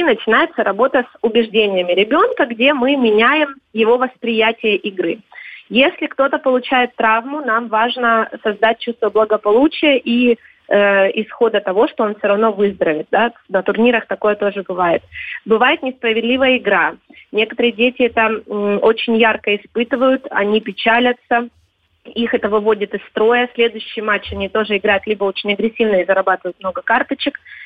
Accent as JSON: {"language": "Russian", "town": "Armavir", "region": "Krasnodar Krai", "country": "Russia", "tie": "born there", "said": "я родилась в Армавире, и все-таки больше в таком этносе, более кавказском, да, чем кубанском"}